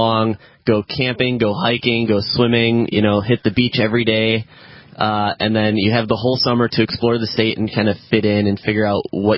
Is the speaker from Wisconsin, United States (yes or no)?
yes; Wisconsin, United States; moved away as an adult; now in New Hampshire, United States; Well, I came from Wisconsin originally, and they have their own libertarian thing going on there. But I've been looking to move out to New Hampshire for probably 8 years now, and finally made the move this summer.